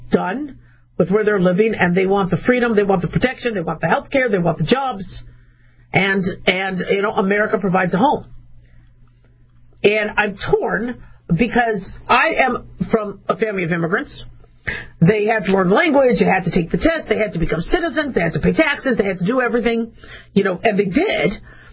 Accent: United States; I mean, I'm an American. I love this country.

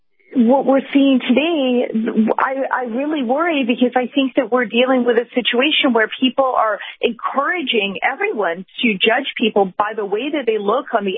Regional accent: Atlanta, Georgia, United States; I grew up in Atlanta

